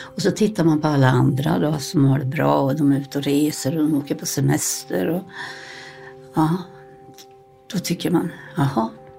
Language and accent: Swedish; Småland, Sweden; Och då sa jag att jag var från Småland.